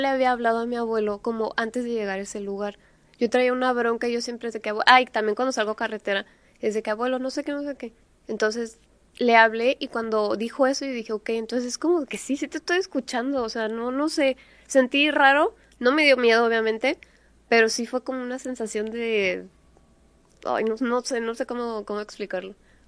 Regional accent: San Luis Potosí, Mexico; now in Michoacán, Mexico; primero que nada yo vivo en Michoacán. Pero yo soy de San Luis Potosí

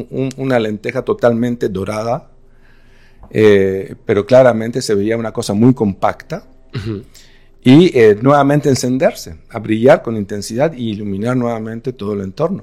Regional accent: Bolivia; also born or lived in Peru; Yo nací en Bolivia, hemos vivido en Bolivia los primeros años y ahora mismo radico en Bolivia

